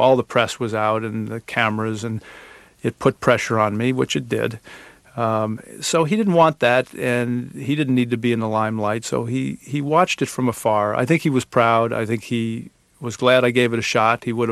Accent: Cleveland, Ohio, United States; So when we grew up in Cleveland, he was getting into his tennis career, if you will.

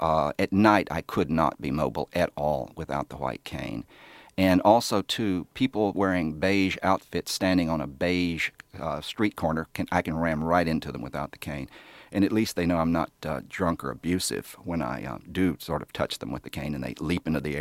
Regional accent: the South, United States; I used to say that growing up in the South, I never thought I'd have to fight for my civil rights.

